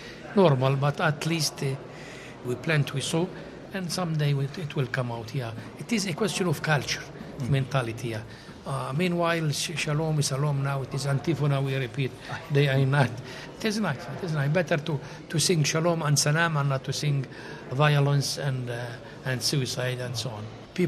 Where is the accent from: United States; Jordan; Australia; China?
Jordan; Madaba, Madaba Governorate; I am from Madaba. Mount Nebo is just 6 kilometers far away from home.